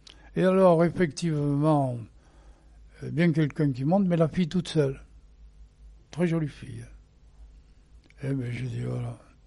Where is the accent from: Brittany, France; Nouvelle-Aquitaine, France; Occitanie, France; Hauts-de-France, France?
Nouvelle-Aquitaine, France; Périgueux; accent: south-west French; je suis du sud-ouest. Mais il me dit, c'est pas seulement du sud-ouest, je connais votre accent. Bon, alors j'ai fini par lui dire que j'étais de Périgueux.